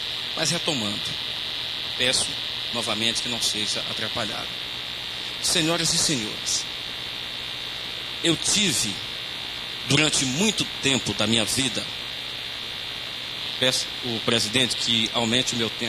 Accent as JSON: {"language": "Portuguese", "town": "Guadalupe", "region": "Piauí", "country": "Brazil", "tie": "born or raised there", "said": "Nasci na minha cidade, cresci aqui, fiquei durante um bom tempo e saí novo, em busca de estudo"}